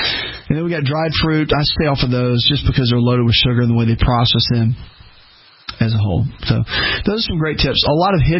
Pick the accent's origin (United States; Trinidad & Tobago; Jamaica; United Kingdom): United States; the South; born or raised there